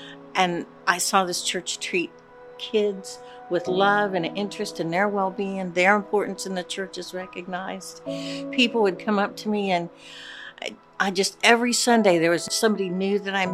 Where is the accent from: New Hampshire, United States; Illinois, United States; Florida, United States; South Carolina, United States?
Florida, United States; Jacksonville; I am from Jacksonville, Florida, in the United States of America.